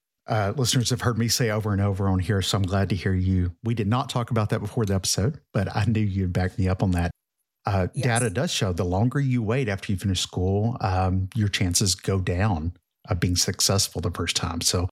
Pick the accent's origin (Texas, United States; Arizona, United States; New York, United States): Texas, United States; As a Texan, I love the way you say Minnesota.